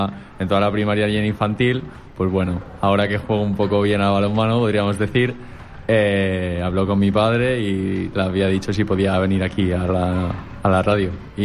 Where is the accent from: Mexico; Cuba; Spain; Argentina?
Spain; Granollers, Catalonia; yo soy de Granollers